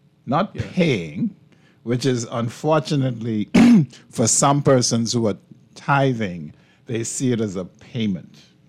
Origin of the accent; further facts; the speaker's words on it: Coconut Grove, Florida, United States; What's interesting, I grew up in Coconut Grove.